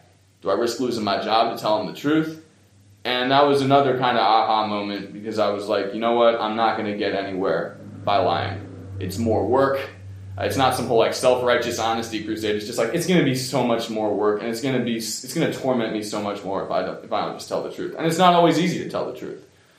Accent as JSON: {"language": "English", "town": "Washington", "region": "District of Columbia", "country": "United States", "said": "And I'm from Washington, D.C., if you can't tell from my accent. I ain't a native Vermonter, but I've been coming up here since I was a little kid."}